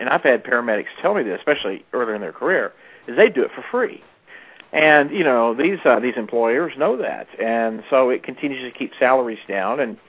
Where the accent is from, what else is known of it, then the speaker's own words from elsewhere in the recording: Fort Worth, Texas, United States; I worked as an EMT paramedic and paramedic instructor in my hometown of Fort Worth, Texas, in the 70s into the early 80s